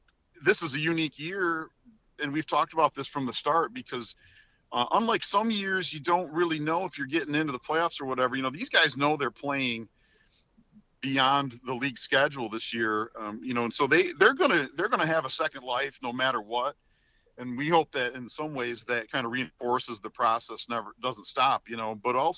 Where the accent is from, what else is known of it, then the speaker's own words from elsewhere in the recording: Flushing, United States; You know, I grew up in Flushing, just up the road